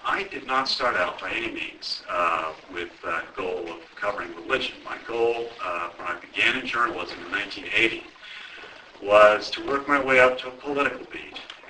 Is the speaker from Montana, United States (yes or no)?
no; Arlington, Massachusetts, United States; In terms of personal background, I'm a hometown boy. I grew up in Arlington.